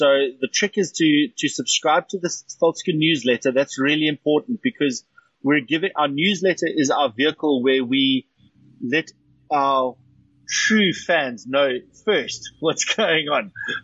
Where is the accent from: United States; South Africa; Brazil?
South Africa; And that being South African, or that South Africanness